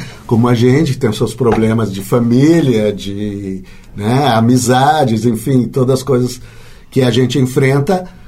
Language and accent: Portuguese; Israel; moved away as an adult; also born or lived in São Paulo, Brazil; now in Brazil; A gente imigrou para Israel, eu nasci em São Paulo, a família toda imigrou para Israel quando eu tinha 7 anos, né? Eu vivi lá dos 7 aos 24 anos